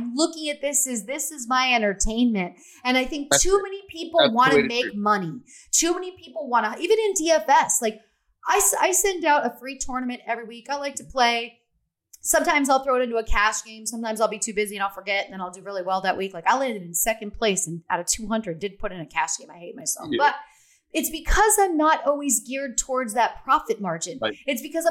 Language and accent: English; Easton, Pennsylvania, United States; I'm from Easton, Pennsylvania.